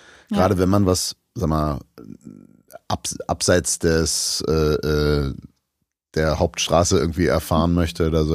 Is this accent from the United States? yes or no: yes; Florida, United States; Meine Heimat, Florida, hast du ja schon ordentlich erkundet.